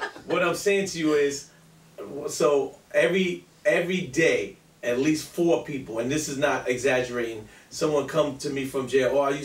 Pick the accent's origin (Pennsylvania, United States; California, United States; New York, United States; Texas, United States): New York, United States; Fort Greene; Yes, I'm from the nice side of Fort Greene.